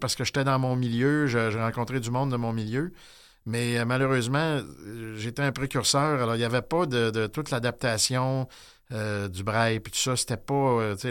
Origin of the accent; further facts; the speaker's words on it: Lévis, Quebec, Canada; Moi, je suis né à Québec, mais assez jeune, à 4 ans, on est déménagé sur la rive sud, donc secteur Saint-Nicolas, le Lévis, secteur Saint-Nicolas maintenant.